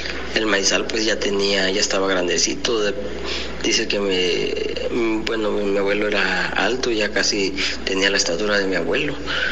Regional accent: Tecoanapa, Guerrero, Mexico; aquí soy de Tecuanapa, que ya les había dicho

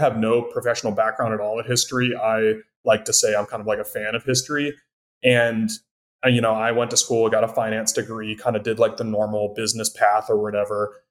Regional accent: Maryland, United States; And I grew up in Maryland originally.

